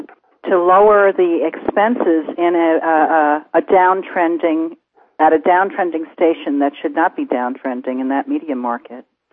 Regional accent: New York City, New York, United States; now in Los Angeles, United States; It seems to me, I grew up in New York City. I've been in L.A. since 1975, but I still have a family there, and I go back from time to time.

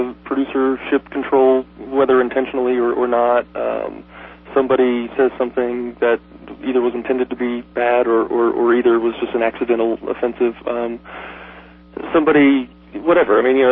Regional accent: West Virginia, United States; So anyway, I grew up in West Virginia, and I've been doing some independent media projects since I was 10 years old

